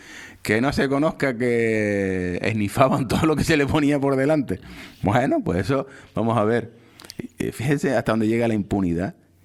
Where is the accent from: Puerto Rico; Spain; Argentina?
Spain; Yo soy nacional español.